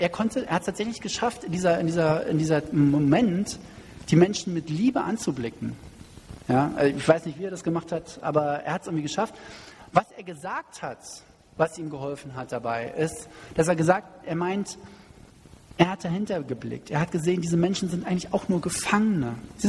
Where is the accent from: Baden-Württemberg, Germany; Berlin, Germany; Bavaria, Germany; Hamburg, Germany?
Berlin, Germany; wo wir als Berliner gesagt haben